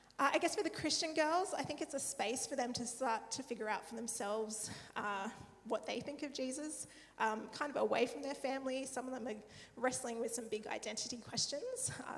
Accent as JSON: {"language": "English", "town": "Bowral", "region": "New South Wales", "country": "Australia", "tie": "born or raised there", "said": "I grew up in the Southern Highlands down near Bowral, so that's where my hometown, I guess."}